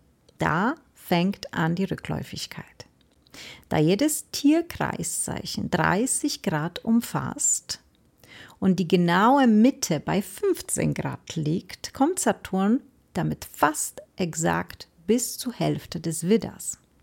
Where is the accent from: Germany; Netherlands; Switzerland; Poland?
Poland; Ich komme aus Polen, ich weiß, wie die Sehnsucht ist.